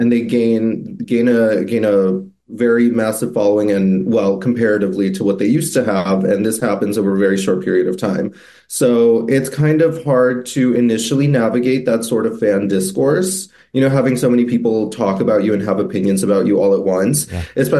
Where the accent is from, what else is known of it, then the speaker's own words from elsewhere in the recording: Boston, Massachusetts, United States; So, I'm from Boston, honey. So I've you know walked through Fenway and drag